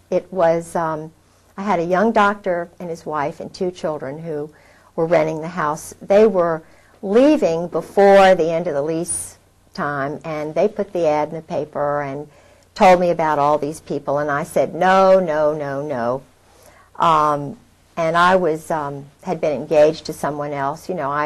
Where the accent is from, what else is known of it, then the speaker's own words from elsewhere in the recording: Scotland, United Kingdom; I'm a Scottish grandmother, and I was working as assistant director of the Chamber of Commerce.